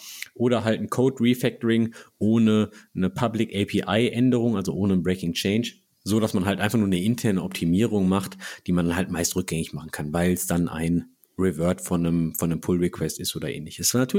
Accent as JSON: {"language": "German", "region": "North Rhine-Westphalia", "country": "Germany", "said": "ich bin aus dem Pott"}